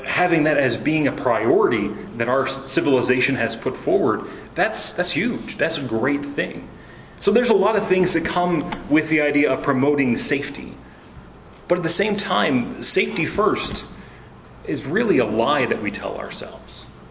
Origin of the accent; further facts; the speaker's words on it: West Virginia, United States; I grew up in West Virginia, so eating mud pies was pretty typical, drinking out of the spigot, all of those things.